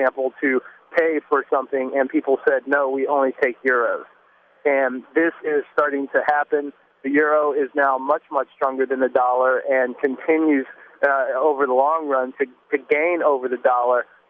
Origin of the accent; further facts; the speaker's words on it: United States; when I tell people I'm an American, I immediately will say, yes, but I didn't vote for Bush.